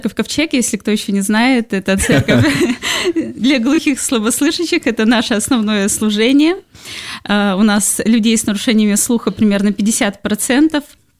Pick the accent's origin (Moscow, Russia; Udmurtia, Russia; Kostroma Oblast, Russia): Udmurtia, Russia; Izhevsk; born there; now in Saint Petersburg, Russia; Ну, я родилась в Ижевске. Угу. Это небольшой городок в Удмуртской республике, если знаете.